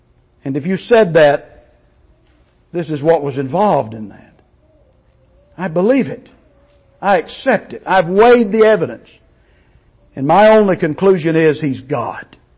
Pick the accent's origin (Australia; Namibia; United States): United States; Alabama; born there; I was born in Limestone County, Alabama, and I had absolutely nothing to do with it.